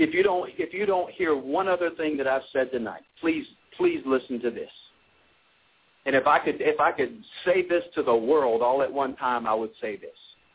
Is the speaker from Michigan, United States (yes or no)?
no; Anderson, South Carolina, United States; born or raised there; now in Tucker, United States